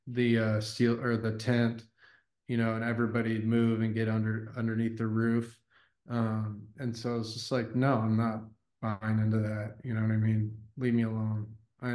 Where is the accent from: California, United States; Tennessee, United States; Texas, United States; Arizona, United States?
Texas, United States; And I'm from Texas, so I was in Austin for the Rogue Invitational